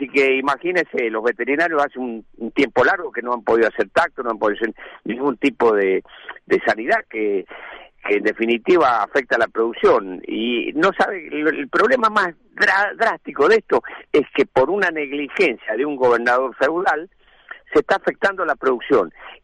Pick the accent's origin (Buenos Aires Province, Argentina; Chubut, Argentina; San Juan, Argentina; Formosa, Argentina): San Juan, Argentina; yo soy productor de San Juan